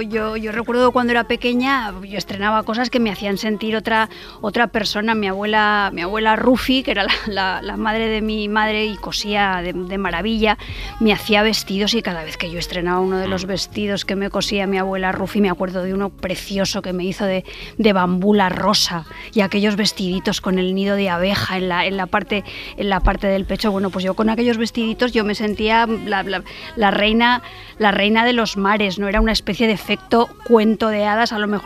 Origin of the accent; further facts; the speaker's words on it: Benidorm, Valencian Community, Spain; Yo me acuerdo, chicos, cuando era pequeña y vivía en Benidorm